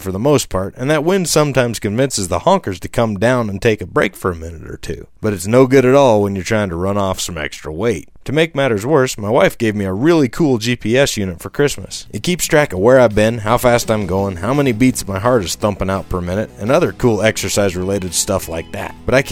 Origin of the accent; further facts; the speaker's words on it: Wyoming, United States; I was born in Wyoming and I've spent all but 2.5 years of my life here.